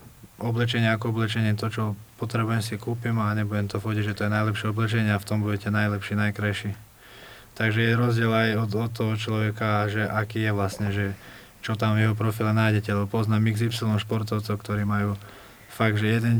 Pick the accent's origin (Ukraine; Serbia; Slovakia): Serbia; now in Croatia; ja tým, že vlastne pochádzam zo Srbska a som z Balkánu a teraz, keď som sa presťahol do Chorvátska kvôli tomu športu